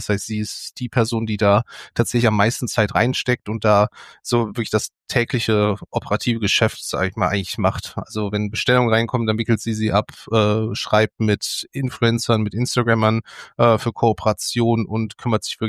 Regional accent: Bergisch Gladbach, North Rhine-Westphalia, Germany; born there; Er ist auch gebürtiger Bergisch Gladbacher, da wo der Verlag auch sitzt und wo ich jetzt auch wieder wohne.

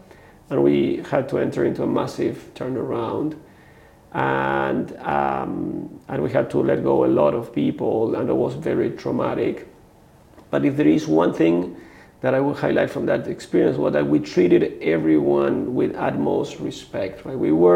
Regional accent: Argentina; I grew up in a in Argentina in a very wealthy family, driven by my father's family business, which was very successful.

